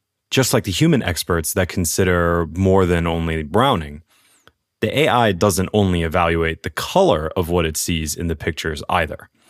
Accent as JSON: {"language": "English", "town": "Chicago", "region": "Illinois", "country": "United States", "said": "I'm from Chicago, where we have experts on pizzas."}